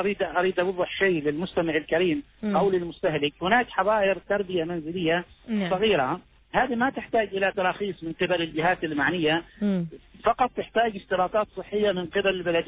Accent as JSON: {"language": "Arabic", "country": "Oman", "said": "الجانب الأهم من هذا كله إن نحن كعمانيين لا نزاول هذه المهنة"}